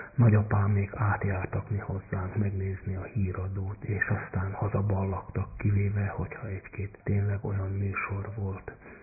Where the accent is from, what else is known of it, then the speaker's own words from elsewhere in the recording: Čoka, Vojvodina, Serbia; Egy igazi falusi közösségbe nevelkedtem föl, és szinte visszasírom azokat a ideális állapotnak tűnő gyerekkori élményeket.